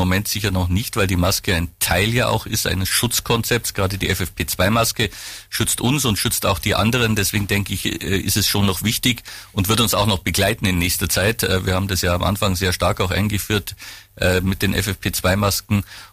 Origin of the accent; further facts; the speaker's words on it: Bavaria, Germany; Ich komme selber aus dem Allgäu, war lange im Tourismusverband unterwegs